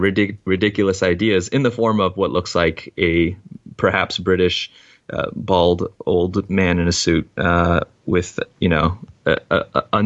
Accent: California, United States; I can say as a Californian, in very absurdist terms.

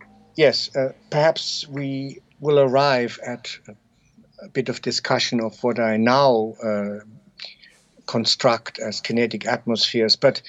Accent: Saarland, Germany; my childhood countryside, where I grew up in the Saarland in southwest Germany, a small region near the French-Luxembourg border

